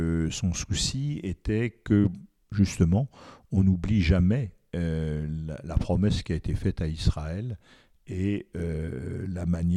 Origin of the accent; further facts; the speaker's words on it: Paris, Île-de-France, France; Après, c'est sûr aussi que, par exemple, moi, je suis originaire de Paris.